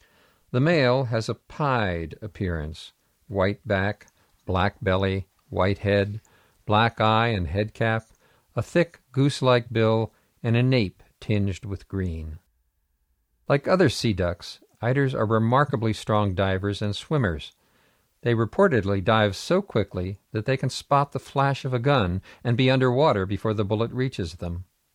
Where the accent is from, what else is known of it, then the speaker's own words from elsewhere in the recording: Wellfleet, Massachusetts, United States; As a result, my hometown now has the dubious distinction of having the virus named after it. Its official name is the Wellfleet Bay Virus, or WFBV.